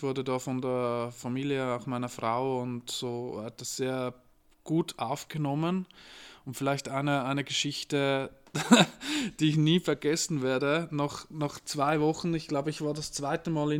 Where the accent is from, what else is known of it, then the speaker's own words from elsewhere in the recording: Switzerland; accent: Swiss German; Und auch mit meinen Eltern spricht die da dann quasi im Schweizer Dialekt.